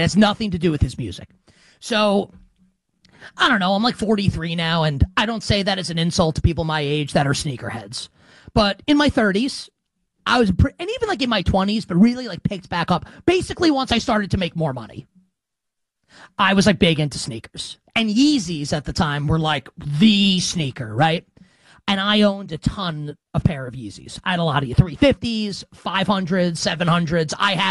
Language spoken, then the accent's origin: English; Queens, New York, United States; And I'm from Queens, and yeah.